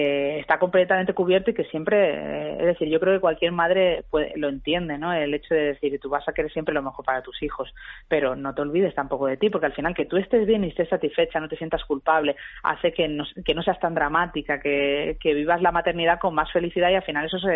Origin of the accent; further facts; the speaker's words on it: Málaga, Andalusia, Spain; que yo soy de Málaga